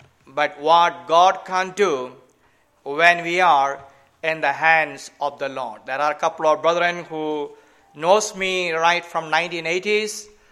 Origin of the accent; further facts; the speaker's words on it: Kerala, India; first language Malayalam; English is a second language; All while I had 10 years of education in my mother tongue, Malayalam, I never knew any language.